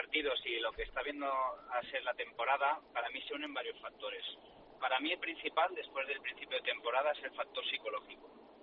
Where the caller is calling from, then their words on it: Moncada, Valencian Community, Spain; de Moncada.